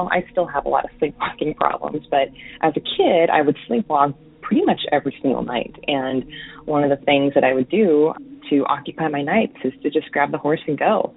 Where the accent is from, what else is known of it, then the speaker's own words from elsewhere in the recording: New Mexico, United States; moved away as an adult; now in Oregon, United States; I live in Oregon now, but I grew up in New Mexico and spent the first bit of my adult life there, and it's definitely where my heart is.